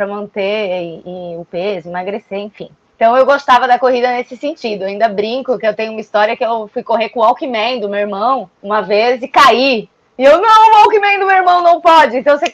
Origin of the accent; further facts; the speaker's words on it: São Paulo, Brazil; moved away as an adult; Eu estava em São Paulo ainda, né? Eu vim pra cá com 23 anos, né? Então faz 20 anos que eu tô aqui. Vivi 23 anos lá.